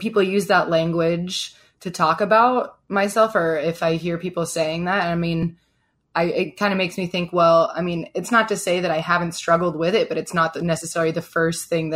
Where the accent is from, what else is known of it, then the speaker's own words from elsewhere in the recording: Fort Worth, Texas, United States; now in Washington, United States; I am from Fort Worth, Texas, which is something that if you know me, you will hear me talk about a lot. I was born and raised in the South, and now I live here in Washington, D.C.